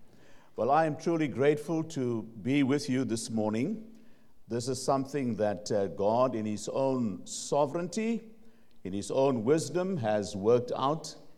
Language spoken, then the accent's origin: English; South Africa; I say to people, I'm a South African